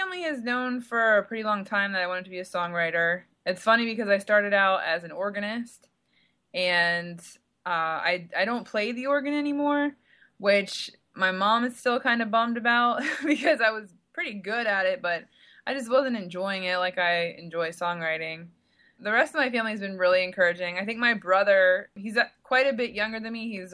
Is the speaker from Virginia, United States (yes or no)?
yes; Virginia, United States; moved away as an adult; also born or lived in North Carolina; now in New York City, United States; Well, I was originally from Virginia, moved to North Carolina for a couple years after college, and so was a Southern girl for most of my life. The day after my 29th birthday, I moved to New York City